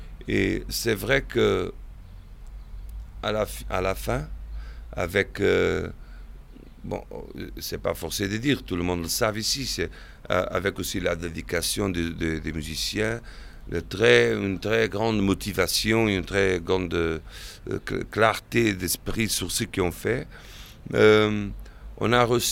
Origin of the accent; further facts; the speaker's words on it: Portugal; je suis portugais, ça c'est une condition que je ne pourrais jamais abandonner.